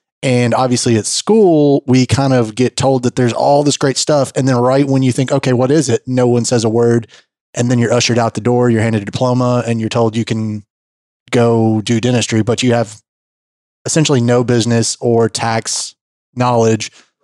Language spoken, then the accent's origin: English; Tennessee, United States; I graduated from UT in Memphis. I'm from Middle Tennessee.